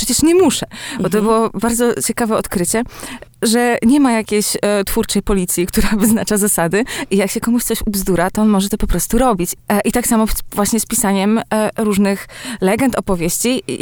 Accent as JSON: {"language": "Polish", "town": "Olsztyn", "region": "Warmian-Masurian Voivodeship", "country": "Poland", "tie": "born or raised there", "said": "No i właśnie wychowałam się w Olsztynie, pomiędzy jednym a drugim jeziorem."}